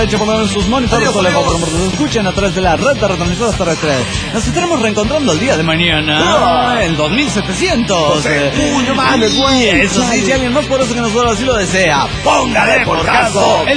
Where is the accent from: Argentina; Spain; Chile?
Argentina; en mi país, es decir, Argentina